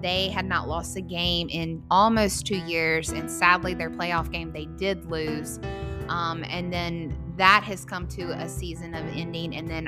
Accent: the South, United States; now in Oregon; Now you know, I'm not born and raised here. I'm from the South. Love the South, but also love the PNW.

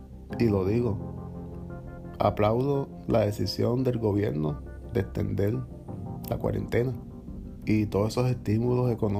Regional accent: Manatí, Puerto Rico; Yo soy de acá, de Manatí, Puerto Rico.

